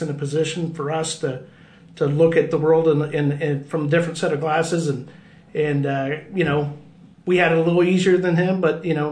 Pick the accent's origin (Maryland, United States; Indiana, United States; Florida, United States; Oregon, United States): Indiana, United States; Lafayette; I was born in Lafayette, Indiana.